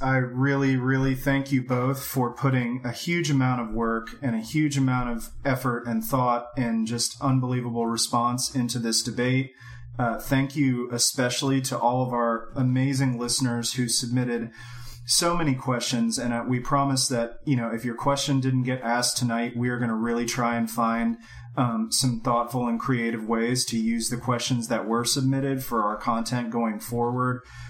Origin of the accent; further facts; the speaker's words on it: Florida, United States; Hasn't worked so well in my home state of Florida, but probably has a lot to do with our governor.